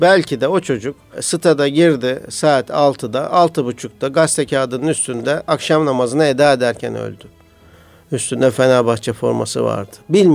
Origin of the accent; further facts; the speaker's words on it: Kadıköy, Istanbul, Turkey; Biz Kadıköy'de doğduk büyüdük hocam zaten. Erenköy'de, Göztepe'de büyüdük yani.